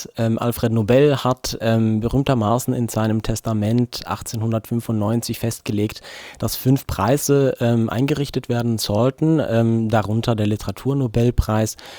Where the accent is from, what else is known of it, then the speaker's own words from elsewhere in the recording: Norway; now in Bielefeld, Germany; Ich bin eigentlich Norweger, seit einigen Jahren auch Bielefelder